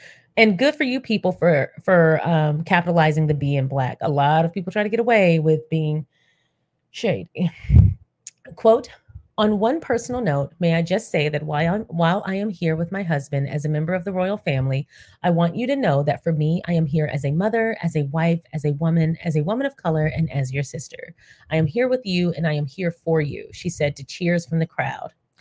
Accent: United States; And I remembered I'm American.

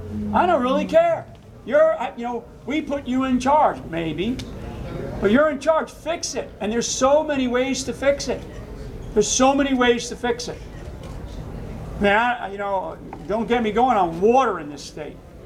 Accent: Rhode Island, United States; I'm originally from Rhode Island.

